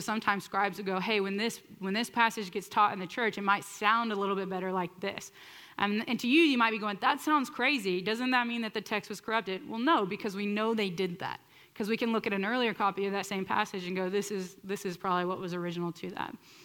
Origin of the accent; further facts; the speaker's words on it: California, United States; I'm also from California.